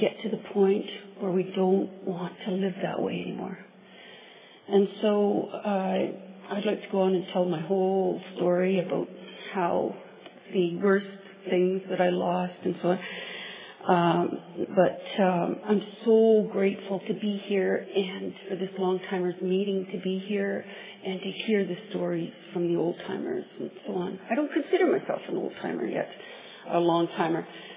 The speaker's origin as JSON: {"language": "English", "town": "West Vancouver", "region": "British Columbia", "country": "Canada", "said": "I'm an alcoholic. And I'm from West Vancouver, British Columbia, Canada."}